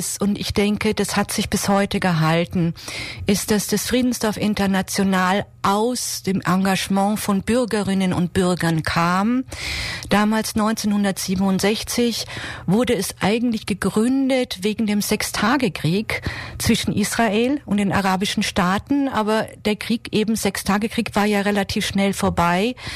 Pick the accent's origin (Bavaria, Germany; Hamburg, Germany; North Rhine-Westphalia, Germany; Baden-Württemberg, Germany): Bavaria, Germany; Munich; Ich komme aus München heute.